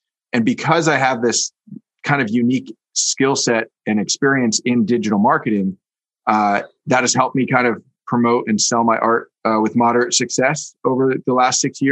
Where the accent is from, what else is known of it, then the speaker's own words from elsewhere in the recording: California, United States; I grew up in the Bay Area, going to Oakland A's games as a kid, season tickets with my dad